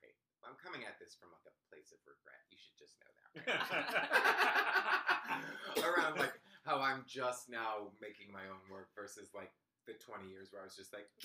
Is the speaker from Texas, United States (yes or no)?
yes; Texas, United States; No, I'm from Texas too.